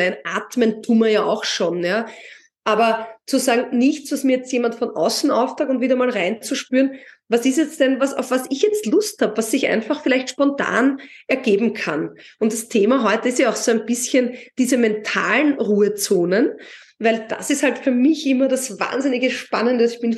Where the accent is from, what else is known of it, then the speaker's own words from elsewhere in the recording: Vienna, Austria; born there; ich bin in Wien geboren und lebe jetzt am Rand von Wien in Biesenberg.